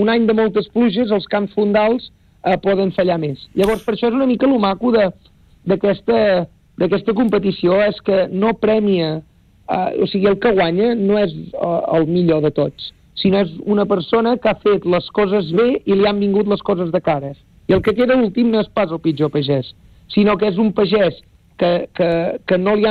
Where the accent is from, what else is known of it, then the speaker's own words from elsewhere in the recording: Esponellà, Catalonia, Spain; jo que soc del municipi d'Esponellà